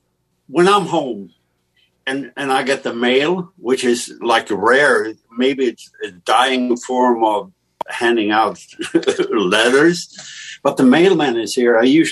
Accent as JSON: {"language": "English", "country": "Sweden", "tie": "born or raised there", "said": "I was brought up in theater. And in theater, where I grew up in Sweden"}